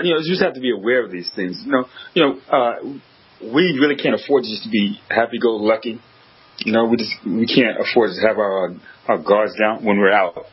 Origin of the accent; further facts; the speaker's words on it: United States; But, you know, it's just the casualty of being an American, I guess.